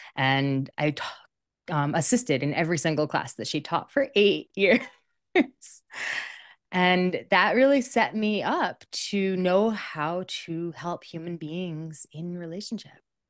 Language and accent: English; New York City, New York, United States; also born or lived in California; now in Boulder, United States; I didn't. I grew up in Manhattan in the middle of New York City.